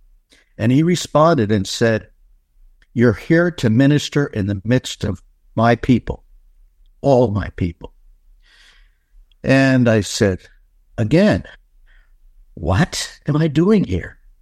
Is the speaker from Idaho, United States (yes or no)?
no; Woodland Park, New Jersey, United States; Well, I was born and raised in West Paterson, now Woodland Park, New Jersey.